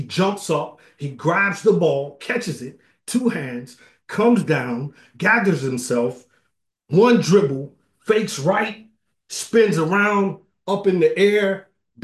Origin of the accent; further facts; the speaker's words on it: Kentucky, United States; growing up in Kentucky, that rivalry between the University of Louisville and the University of Kentucky, it's marrow deep